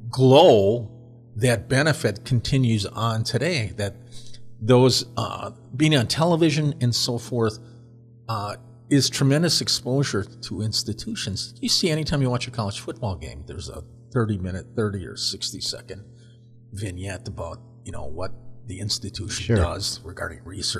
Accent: Wisconsin, United States; I grew up in Wisconsin in 1977.

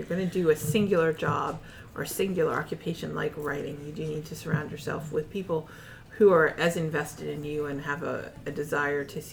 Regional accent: New England, United States; but it reminds me a lot of growing up in New England.

